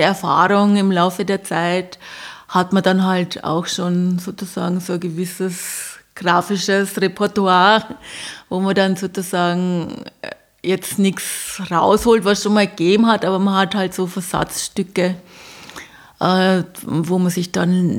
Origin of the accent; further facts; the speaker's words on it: Bavaria, Germany; ich komme aus Bayern, also bei uns hat es die sogenannte Kollegstufe gegeben